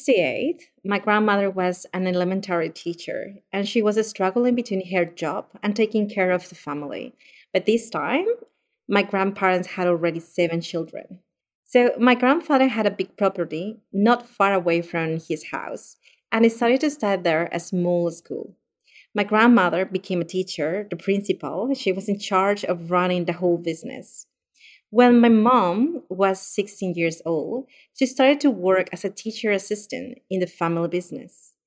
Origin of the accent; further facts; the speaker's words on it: Peru; moved away as an adult; now in Australia; Yeah, well, I'm from Peru. My family also is from Peru. And I did almost all my studies back in Peru and my professional experience also there.